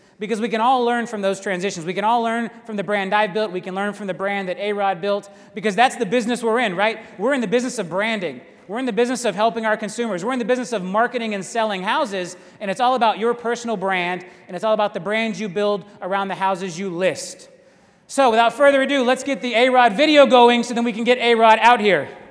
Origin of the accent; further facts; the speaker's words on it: Lakeland, Florida, United States; my hometown of Lakeland. So there was a big building in Lakeland called the Lakeland Civic Center. I graduated high school in that building.